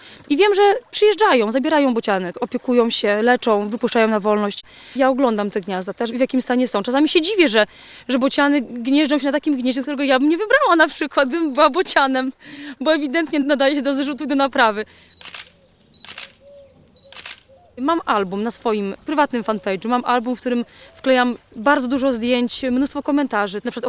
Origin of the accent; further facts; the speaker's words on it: Łódź Voivodeship, Poland; Ja pochodzę z Łódzkiego i tam jest naprawdę mało bocianów.